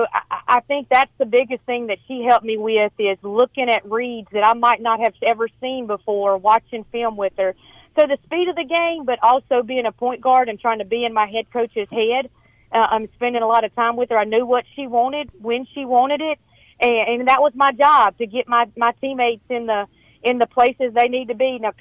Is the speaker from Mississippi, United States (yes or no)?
yes; Little Rock, Mississippi, United States; I said, I was from Little Rock, Mississippi.